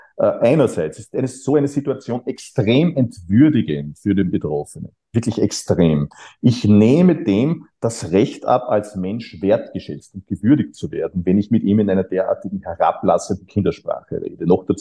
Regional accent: Austria; ich bin auf dem Land aufgewachsen, Grenze Niederösterreich, Oberösterreich in den 1970er Jahren.

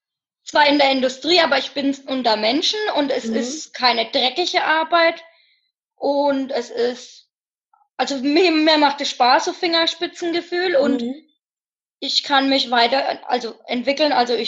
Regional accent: Bavaria, Germany; also born or lived in Schweinfurt; Ja, ich komme gebürtig aus Unterfranken, ja.

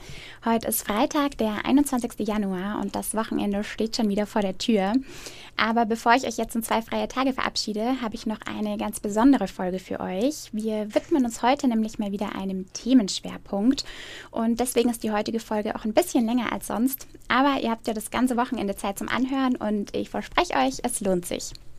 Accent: Eckersmühlen, Bavaria, Germany; und das ist tatsächlich auch mein Heimatort und da ist man als Eckersmühlner natürlich nochmal besonders stolz drauf.

